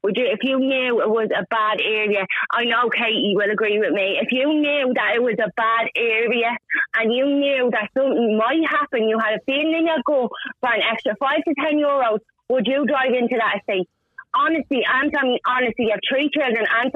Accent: Ballymun, Leinster, Ireland; There's Ballymun, I'm from Ballymun.

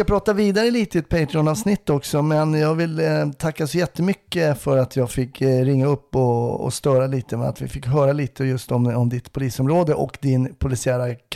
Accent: Stockholm, Stockholm County, Sweden; Det är som stockholmare är man ju alltid lite orolig.

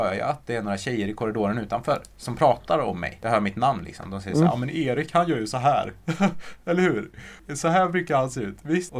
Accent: Sunne, Värmland, Sweden; Jag gick alltid och skämdes över min mamma när vi gick runt på gatan hemma i Sunne.

